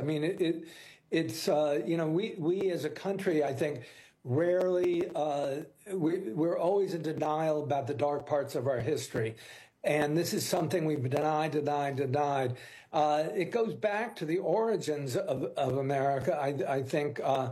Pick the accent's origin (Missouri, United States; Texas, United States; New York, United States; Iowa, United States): Texas, United States; Dallas; I was from Dallas, and we went to the Alamo.